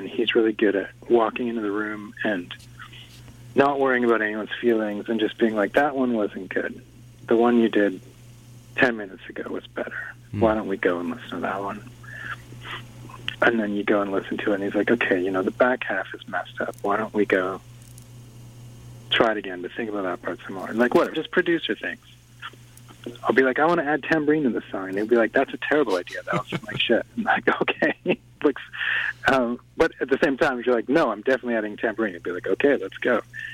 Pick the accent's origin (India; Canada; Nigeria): Canada; Penticton, British Columbia; And Penticton, I grew up in Penticton, so I have like family and friends there, like, little towns.